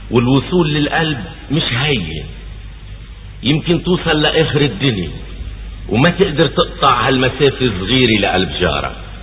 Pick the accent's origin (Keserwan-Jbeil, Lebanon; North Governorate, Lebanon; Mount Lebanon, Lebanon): Mount Lebanon, Lebanon; Antelias; بضيعتنا أنطلياس نجهلنا من طفولتنا التايهة